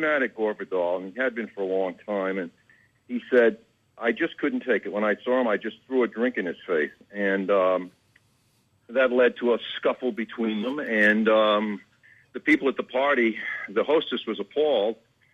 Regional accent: New England, United States; I'm from New England, too, and he used to summer there

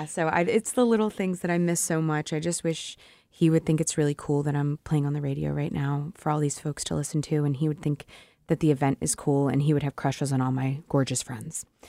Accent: Baltimore, Maryland, United States; And I'm a dirtbag. I'm from Baltimore, respectfully.

